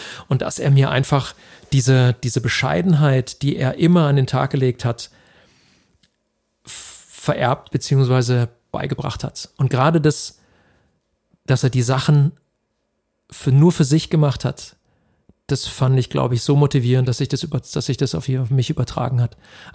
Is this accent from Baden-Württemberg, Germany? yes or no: yes; Kehl, Baden-Württemberg, Germany; in Kehl, also da, wo ich aufgewachsen bin